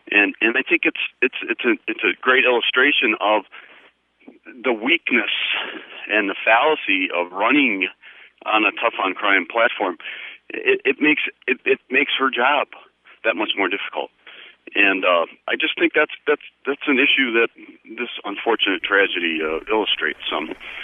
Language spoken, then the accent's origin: English; Wisconsin, United States; Of course, I'm from Marathon County, Wausau being the seat of Marathon County.